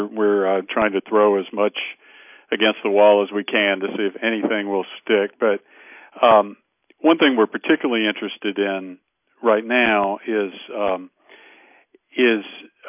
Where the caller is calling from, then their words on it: Alabama, United States; I'm calling from Alabama